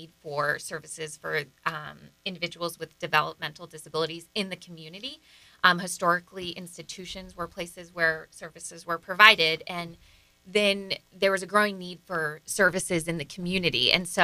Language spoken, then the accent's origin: English; Littleton, Colorado, United States; No, I'm actually from Littleton, Colorado, and then I went to Kansas State